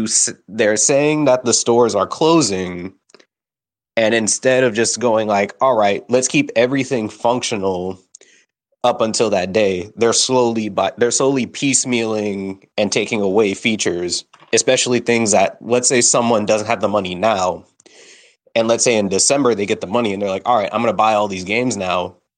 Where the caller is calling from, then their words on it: Norfolk, Virginia, United States; I'm calling from Norfolk, Virginia, peace.